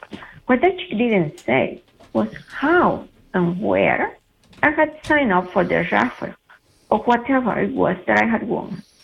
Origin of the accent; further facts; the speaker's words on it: Havana, Cuba; And I grew up in Central Havana, which is kind of in the middle of the city.